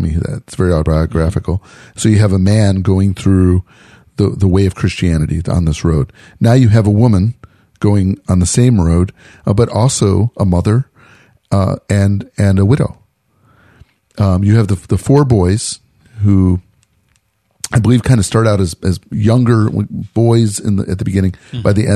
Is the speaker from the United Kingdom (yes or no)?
yes; Scotland, United Kingdom; Yeah, well, I can say that because I'm Scottish.